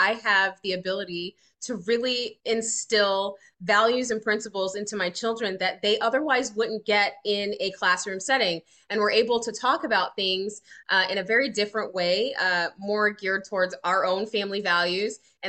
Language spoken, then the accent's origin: English; East Orange, New Jersey, United States; also born or lived in Lawton, Oklahoma / Texas; we moved from Lawton, Oklahoma, which is a small country town in Oklahoma, then when I was growing up, I was born in Texas. But from then on, we moved to East Orange, New Jersey.